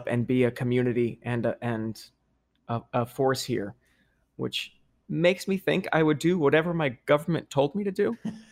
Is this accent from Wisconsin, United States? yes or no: no; New Jersey, United States; And our reaction to 9/11 growing up in New Jersey was like, a swell of community